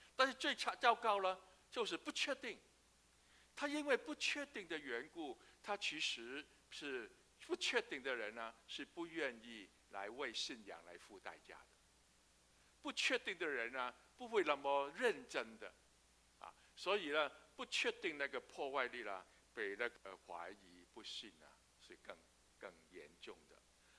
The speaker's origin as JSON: {"language": "Chinese", "country": "Hong Kong", "tie": "born there", "said": "我是生于战后啊，战后这个香港的环境呢是相当复杂"}